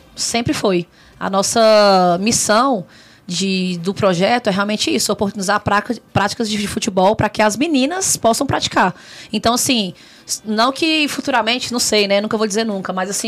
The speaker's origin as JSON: {"language": "Portuguese", "town": "Brazlândia", "region": "Federal District", "country": "Brazil", "tie": "born or raised there", "said": "Braslândia, que é minha cidade natal"}